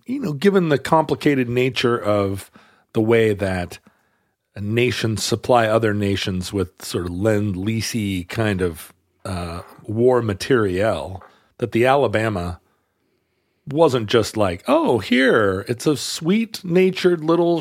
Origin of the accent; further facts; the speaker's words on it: Wales, United Kingdom; when we go to Wales, people are very excited to hear that we're from Wales because who's from Wales?